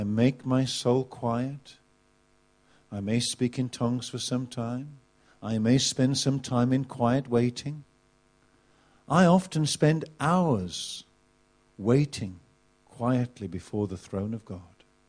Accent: England, United Kingdom; as an Englishman, I normally drink tea.

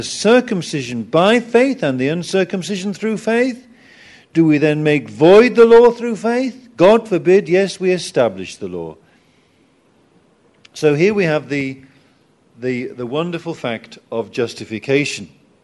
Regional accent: England, United Kingdom; Even me. And I'm English.

